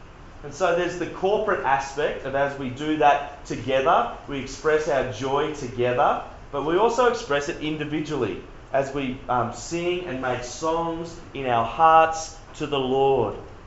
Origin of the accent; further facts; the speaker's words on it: New South Wales, Australia; Now, I grew up on the Central Coast, which is halfway between Sydney and Newcastle, and the Central Coast is a place where people move to make a God out of lifestyle. People on the Central Coast define themselves by the fact that we're not Sydney.